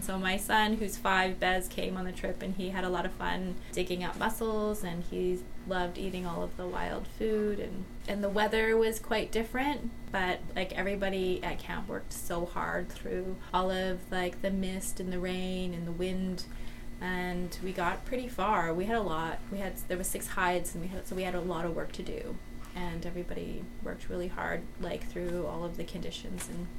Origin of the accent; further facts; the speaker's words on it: Fort Simpson, Northwest Territories, Canada; now in Yellowknife, Canada; I am originally from Fort Simpson, but I live in Yellowknife, Northwest Territories.